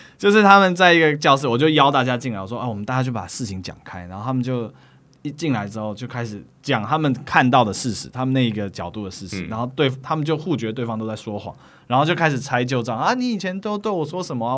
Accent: Taiwan; 都是我的同学，加一个台湾，加我台湾人。

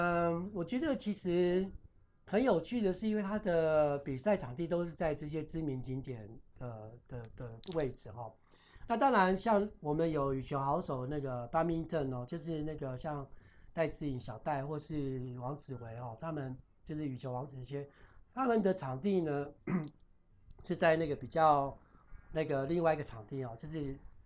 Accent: Taiwan; 我们台湾这边的观光呢，也真的要加油

